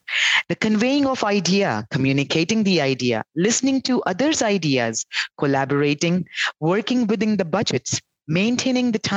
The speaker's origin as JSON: {"language": "English", "town": "Houston", "region": "Texas", "country": "United States", "said": "I am from Houston, Texas, and I played the role of team manager for the last 3 years."}